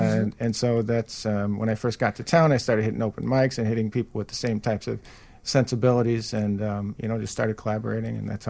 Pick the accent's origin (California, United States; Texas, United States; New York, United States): New York, United States; Buffalo; moved away as an adult; now in Chicago, United States; I'm originally from Buffalo, New York, and I moved to Chicago in 1993.